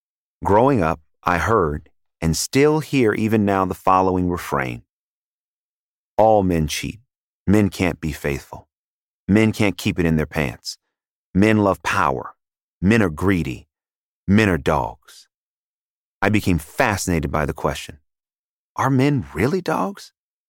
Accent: Oakland, California, United States; I was raised in Oakland, California, by my mother, my grandmother, and my grandmother's seven sisters, my great aunts.

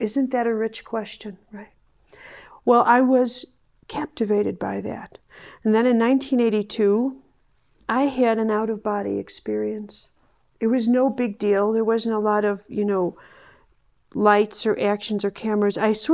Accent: Chicago, Illinois, United States; I was in Chicago, my hometown

